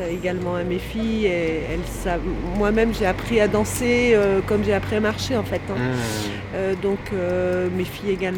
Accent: Vannes, Brittany, France; Alors moi, je suis originaire de Vannes, donc juste à la limite frontière entre le gallo et le breton. Dans le village où j'ai grandi, ils parlaient breton.

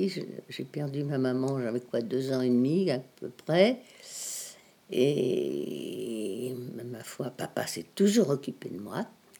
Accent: Nantes, Pays de la Loire, France; je suis nantaise, je suis née à Nantes, rue de la Tour d'Auvergne, près de la place La République

